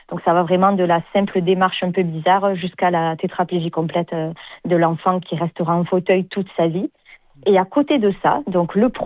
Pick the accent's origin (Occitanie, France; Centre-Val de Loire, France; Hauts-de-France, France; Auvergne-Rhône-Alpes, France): Occitanie, France; Sète; now in Toulouse, France; mais je suis originaire de Sète. Mon accent me trompera toute ma vie.